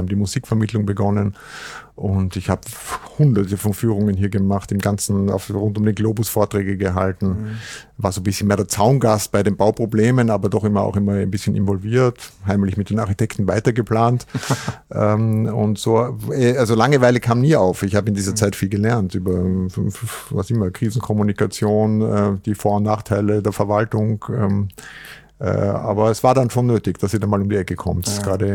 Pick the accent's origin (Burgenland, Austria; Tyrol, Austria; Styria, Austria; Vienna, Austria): Vienna, Austria; now in Hamburg, Germany; was ich als Wiener sagen kann